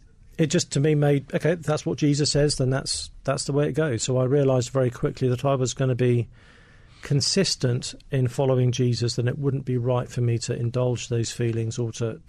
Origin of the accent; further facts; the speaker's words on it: Sevenoaks, South East England, United Kingdom; Kent. So it's in the most Kent. Southeasterly part, a little town called Sevenoaks.